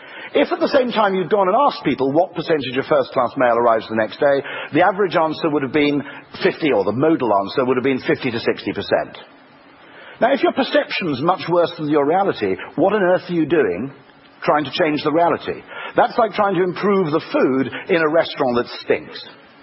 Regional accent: United Kingdom; But I'm British, that's the way we like it.

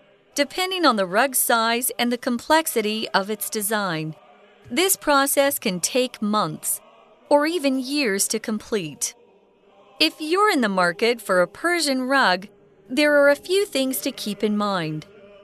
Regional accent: United States; Which, when I grew up, you know, and I'm American, a carpet was actually, you know, the floor covering that would go from wall to wall.

